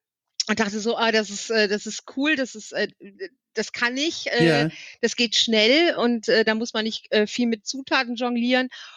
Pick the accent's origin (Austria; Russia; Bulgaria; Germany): Germany; Wipperfürth, North Rhine-Westphalia; now in Alsfeld, Germany; Wipperfürth, also meine Heimatstadt, hat, glaube ich, 25.000.